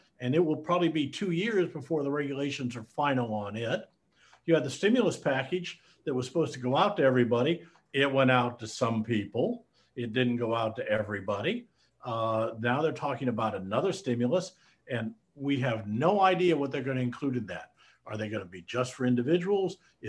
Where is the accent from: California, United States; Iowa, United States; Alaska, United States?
Iowa, United States; I'm a Midwestern boy. I grew up in Iowa.